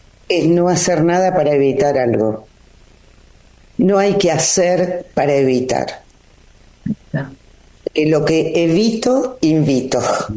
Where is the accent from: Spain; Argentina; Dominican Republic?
Argentina; Yo estaba ahí paradita como argentina